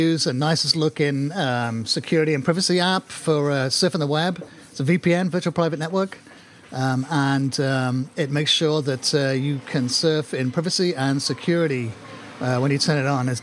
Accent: United Kingdom; You know, we're all British, love the BBC, love ITV, love British television.

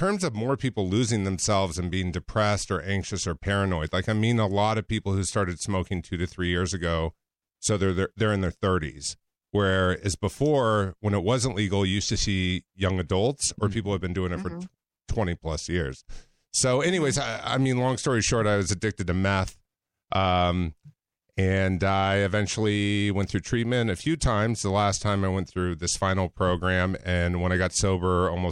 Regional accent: California, United States; So a little bit about mine is I grew up in Orange County, California, grew up an athlete, went to a high school called Mater Dei, which is a big athletic school.

